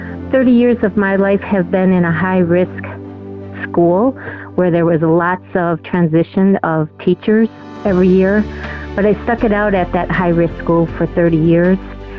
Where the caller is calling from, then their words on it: Gilbert, Arizona, United States; I'm calling from Gilbert, Arizona.